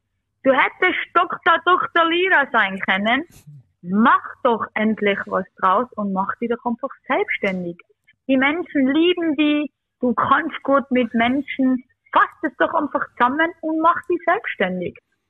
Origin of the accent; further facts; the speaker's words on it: Bosnia & Herzegovina; first language Bosnian; German is a second language; weil Bosnisch ist ja meine Muttersprache.